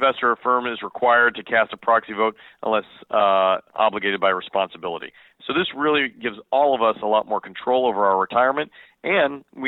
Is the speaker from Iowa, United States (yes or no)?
yes; Altoona, Iowa, United States; They're going to be in my hometown of Altoona, Iowa.